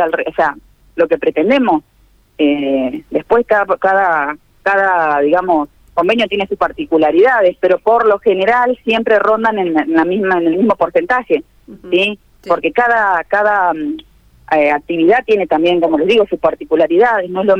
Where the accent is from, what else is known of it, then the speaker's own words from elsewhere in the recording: Santa Fe, Argentina; nosotros como santafesinos, uno de nuestros clubes es el que está en esta situación